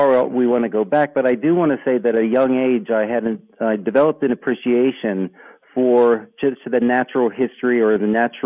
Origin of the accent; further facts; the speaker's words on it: Bethany, West Virginia, United States; And I was also lucky to have a small institute, a college, Bethany College, in my hometown of Bethany, West Virginia